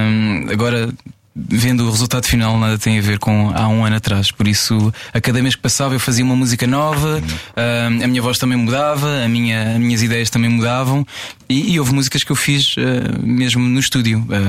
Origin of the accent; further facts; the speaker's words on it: Faro, Algarve, Portugal; Ah, eu, como sou de Faro, acho que toda a gente conhece a música.